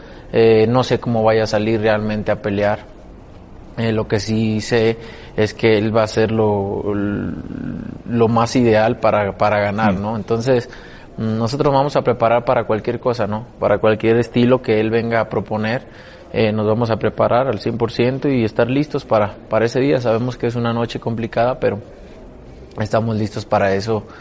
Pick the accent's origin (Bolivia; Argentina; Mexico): Mexico; A mí siempre venir a mi país es un orgullo, ¿no?